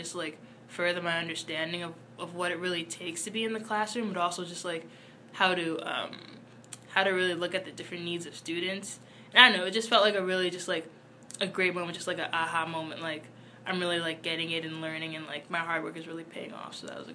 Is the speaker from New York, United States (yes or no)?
yes; New York City, New York, United States; I'm from New York City, so this is, like, not that bad of a drive.